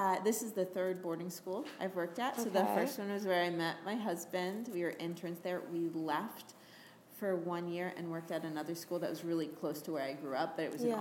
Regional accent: Woodbury, Connecticut, United States; Okay, well, I grew up in Woodbury, Connecticut.

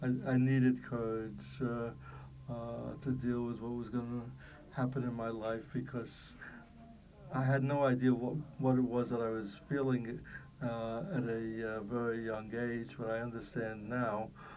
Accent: Whitestone, New York, United States; also born or lived in Brooklyn; I was born in Crown Heights, Brooklyn, and my folks bought a house in Whitestone, Queens County, which I grew up in.

